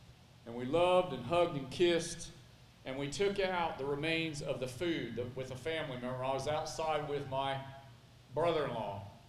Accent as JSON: {"language": "English", "town": "Lake County", "country": "United States", "said": "I said, \"I'm from Lake County too.\""}